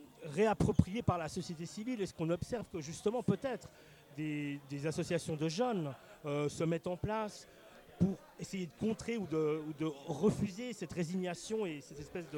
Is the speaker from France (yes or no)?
no; Geneva, Switzerland; accent: urban Geneva; avec mon pauvre accent de genevois urbain, je fais ce que je peux.